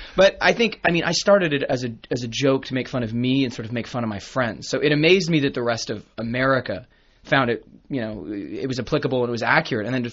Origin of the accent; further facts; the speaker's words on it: Toronto, Ontario, Canada; This is where I was growing up in Toronto